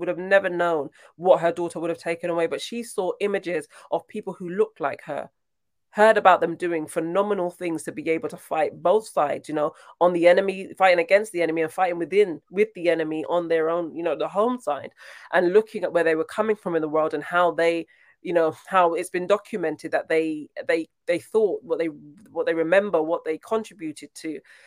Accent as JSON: {"language": "English", "town": "Brixton", "region": "London", "country": "United Kingdom", "tie": "born or raised there", "said": "Well, I'm from Brixton. So I was born in Brixton, my whole life, Brixton. However, I went to primary school in Brixton, and then I went to, what did I go to? A grammar school in Mitcham. And then I went to a high school in Raynes Park"}